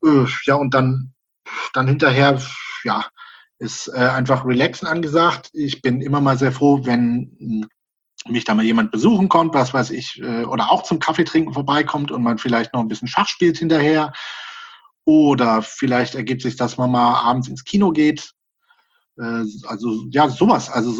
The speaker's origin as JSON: {"language": "German", "town": "Heidelberg", "region": "Baden-Württemberg", "country": "Germany", "tie": "born there", "said": "wie gesagt, ich bin 33 und ja, woher ich lebe in Karlsruhe zurzeit, geboren bin ich in Heidelberg."}